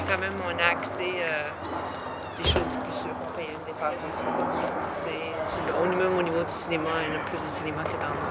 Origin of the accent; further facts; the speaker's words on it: Nova Scotia, Canada; Moi, je viens j'ai grandi en Nouvelle-Écosse.